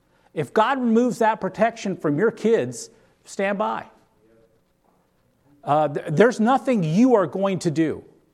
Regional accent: North Dakota, United States; I come from North Dakota. We don't have mountains.

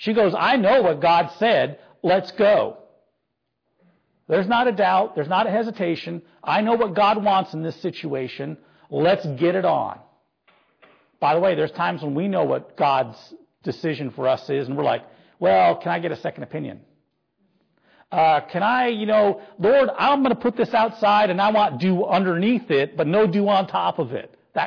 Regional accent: North Dakota, United States; Now, I grew up in North Dakota. I kind of like all four seasons

